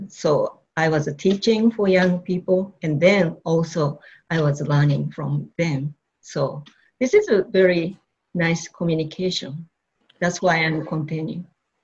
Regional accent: Aomori, Japan; I was born in Japan, and then my father, just like a same latitude area, my hometown, Aomori. It's a kind of a forest and then ocean. It's but town is 100,000 people, but still local.

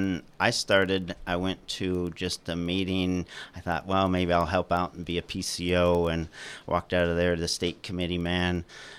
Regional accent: Coos Bay, Oregon, United States; I grew up on the Oregon coast down by Coos Bay, Oregon, which is very similar situation as here, kind of on the coast

